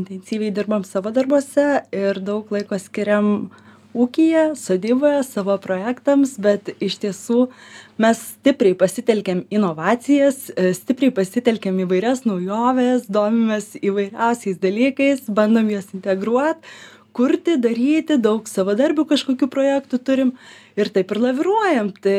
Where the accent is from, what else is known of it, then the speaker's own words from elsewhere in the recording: Vilnius, Vilnius County, Lithuania; Ja, mes abu vilniečiai. Ja, abu esam vilniečiai